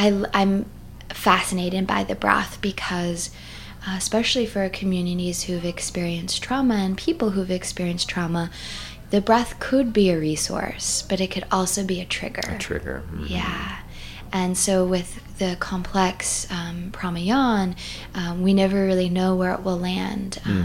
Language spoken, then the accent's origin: English; United States; And I was fascinated being an American, like, what do you mean?